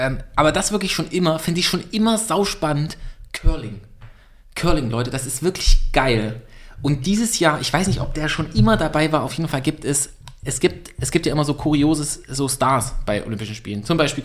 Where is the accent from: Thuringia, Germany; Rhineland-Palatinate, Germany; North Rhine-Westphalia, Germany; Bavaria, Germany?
Thuringia, Germany; weil man kommt einfach als Thüringer nicht dran vorbei.